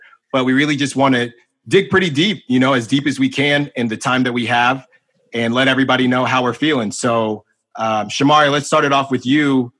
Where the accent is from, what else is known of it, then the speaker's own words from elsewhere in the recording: Concord, United States; I grew up in Concord, you know, I played baseball.